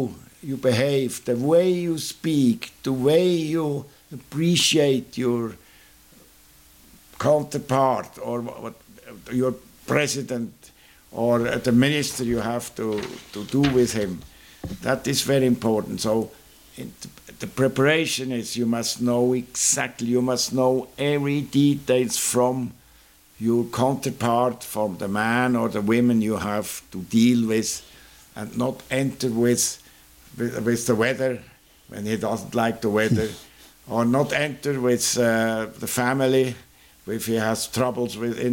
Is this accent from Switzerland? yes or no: yes; Switzerland; English is a second language; We are neighbor from France or for France, but we are not member of the European Union.